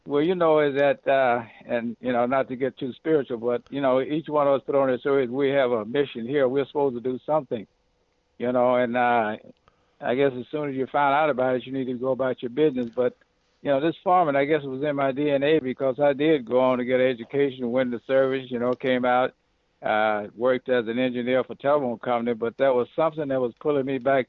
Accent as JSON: {"language": "English", "region": "California", "country": "United States", "said": "Even though I'm from the San Joaquin Valley"}